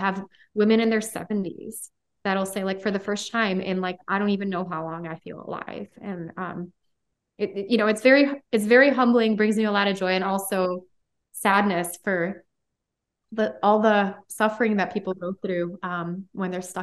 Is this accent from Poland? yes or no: yes; Poland; So I spell my name with a Z because I'm from Poland.